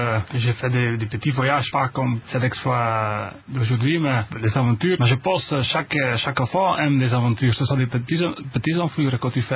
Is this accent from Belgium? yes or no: yes; Flanders, Belgium; now in Brussels, Belgium; Oui, je suis né en Belgique, à Limbourg. Mais j'ai fait mes études à Bruxelles et maintenant j'habite pour plus de 13 ans à Bruxelles.